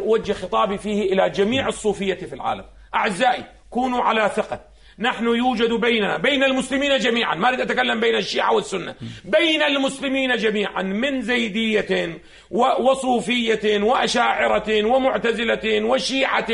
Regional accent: Iraq; أو بعض الأحداث اللي تقع الآن عندنا في العراق

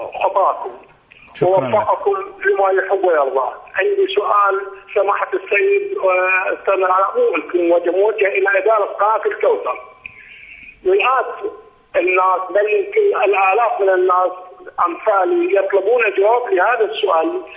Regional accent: Iraq; مثل ما يقولون عندنا بالعراق تنطينا عندنا الطرشة

